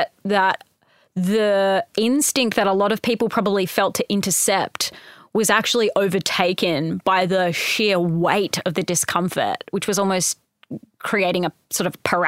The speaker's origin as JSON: {"language": "English", "town": "Hobart", "region": "Tasmania", "country": "Australia", "said": "I am. I'm from Hobart."}